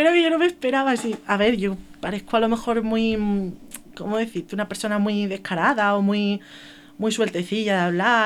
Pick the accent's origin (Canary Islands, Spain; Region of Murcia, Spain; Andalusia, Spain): Region of Murcia, Spain; Jumilla; Y es que tenemos una gastronomía que esto es una pasada. O sea, todo el que quiera venir a Jumilla, vaya donde vaya, vaya al bar que vaya, va a comer